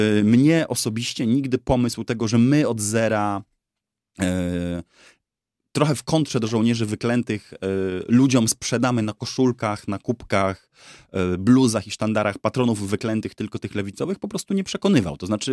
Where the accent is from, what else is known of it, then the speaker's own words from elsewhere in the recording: Wrocław, Lower Silesian Voivodeship, Poland; now in Warsaw, Poland; ja też jak przyjechałem z Wrocławia do Warszawy